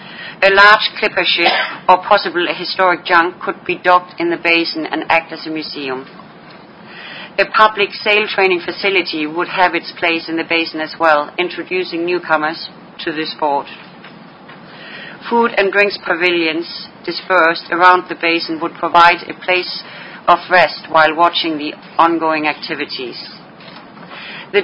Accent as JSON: {"language": "English", "town": "Copenhagen", "region": "Capital Region of Denmark", "country": "Denmark", "tie": "born or raised there", "said": "Copenhagen, my hometown, has rejuvenated its commercial waterways by bringing its historical heritage into the area."}